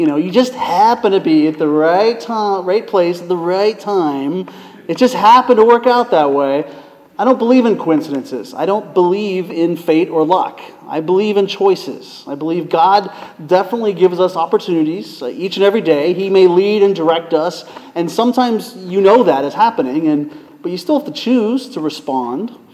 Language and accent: English; Pennsylvania, United States; I was back in my hometown, June of 2009, back in Pennsylvania.